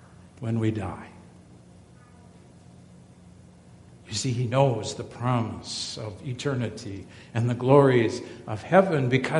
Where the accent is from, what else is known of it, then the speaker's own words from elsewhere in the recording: Wisconsin, United States; Maybe it's that vacation in Bermuda in February, because we're from Wisconsin.